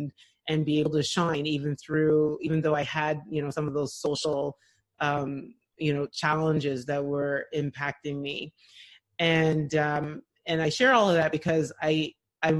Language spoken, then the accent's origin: English; Montreal, Quebec, Canada; especially growing up in Montreal in the late 70s, you know, there was a lot of racism